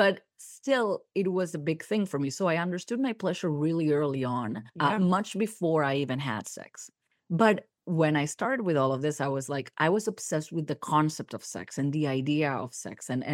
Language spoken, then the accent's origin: English; Argentina; Because I'm from Argentina and we were in Buenos Aires at the time.